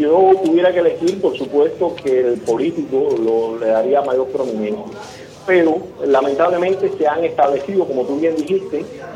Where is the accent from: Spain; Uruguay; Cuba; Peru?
Cuba; como demócrata cubano, como luchador de la sociedad civil